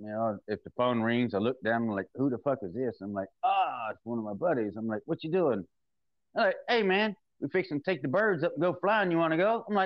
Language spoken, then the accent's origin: English; Mississippi, United States; accent: Southern; The accent picked up. I grew up down in Mississippi.